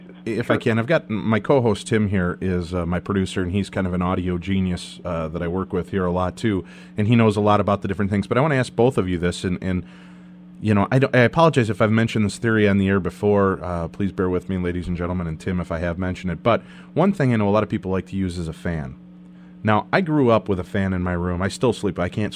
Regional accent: Medina, Illinois, United States; I grew up in Medina, Illinois, which is right across the street from the Medina Golf Course, which is huge.

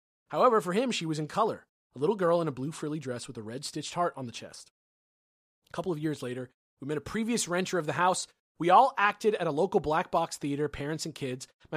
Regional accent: California, United States; I grew up in the Bay Area, about an hour south of San Francisco.

